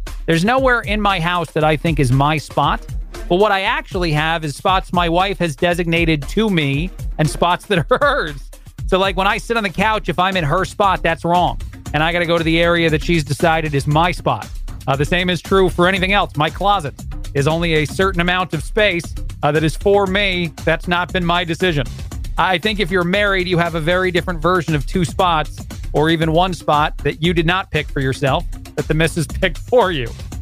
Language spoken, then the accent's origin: English; New York metropolitan area, United States; also born or lived in Chicago; now in Houston, United States; I'm in Houston right now. I lived in Chicago for a long time, and I'm from the New Jersey, New York area.